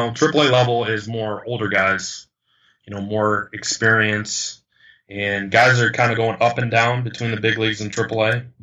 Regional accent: Elmira, New York, United States; I'm from Elmira, New York

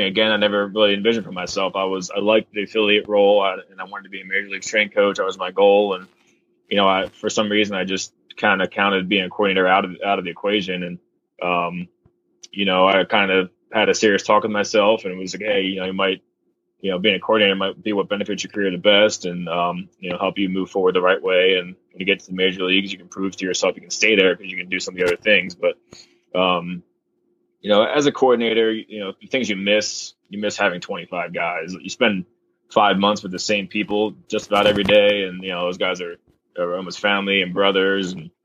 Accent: Elkins Park, Pennsylvania, United States; So first of all, I'm from Elkins Park, PA, a small city right outside of Philadelphia.

